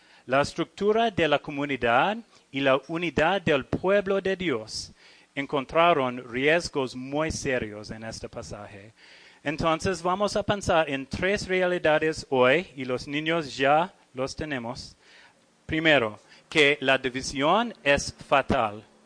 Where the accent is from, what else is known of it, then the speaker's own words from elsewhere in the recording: Australia; Spanish is a second language; moved away; soy de Australia, soy misionero aquí